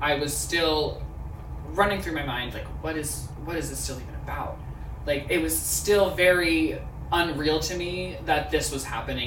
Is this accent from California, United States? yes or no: no; Erie, Pennsylvania, United States; I am from Erie, Pennsylvania, a little lake town up in northwest sector of Pennsylvania